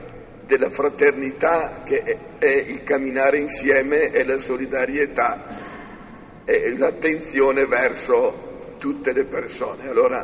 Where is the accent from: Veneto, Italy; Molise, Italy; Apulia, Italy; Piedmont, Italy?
Veneto, Italy; Verona; Io sono veronese, però insomma almeno lo capisco il friulano, parlarlo è un po' più complicato, però capirlo certamente.